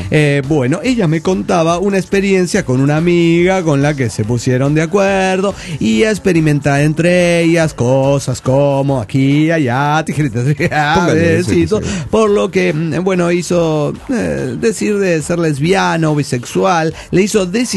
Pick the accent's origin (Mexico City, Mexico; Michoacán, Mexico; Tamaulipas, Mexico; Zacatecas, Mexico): Michoacán, Mexico; Soy la michoacana de Michoacán.